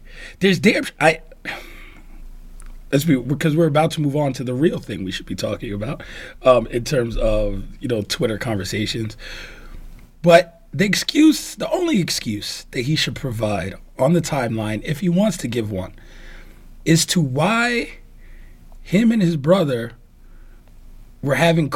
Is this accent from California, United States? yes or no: no; New York, United States; I grew up in New York. This was a thing.